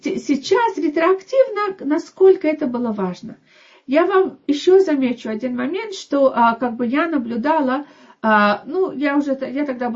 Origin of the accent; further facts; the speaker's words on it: Moscow, Russia; now in Israel; так как я из Москвы, я как бы знаю про людей, которые приехали вот тогда вместе с моими родителями.